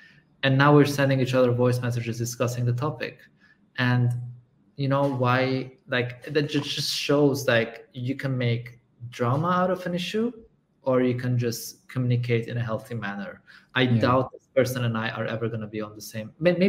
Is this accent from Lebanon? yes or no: yes; Lebanon; I'm born and raised in Lebanon